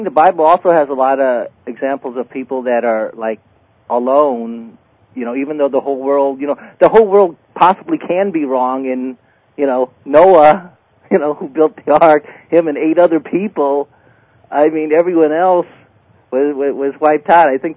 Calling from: St. Louis, Missouri, United States; I'm calling from St. Louis.

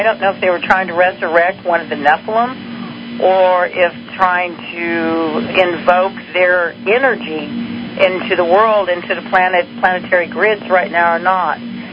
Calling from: Nashville, Tennessee, United States; I'm calling from Tennessee, from Nashville.

